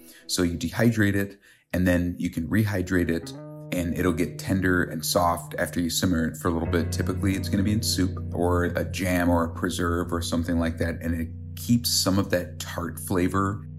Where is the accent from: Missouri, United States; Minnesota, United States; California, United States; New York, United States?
Minnesota, United States; now in Wisconsin, United States; I'm a chef from Minnesota. Now I live in Wisconsin.